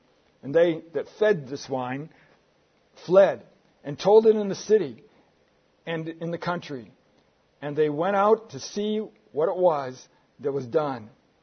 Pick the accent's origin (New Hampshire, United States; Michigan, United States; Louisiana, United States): Michigan, United States; In my home state, back in the state of Michigan in the U.S., we always had every year at what they called the county fair.